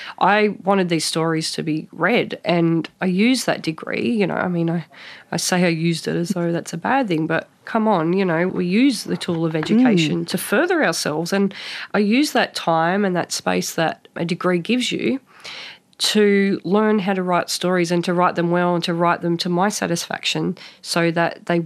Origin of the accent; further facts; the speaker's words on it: New South Wales, Australia; the community that I belong to, that I grew up in the Tweed.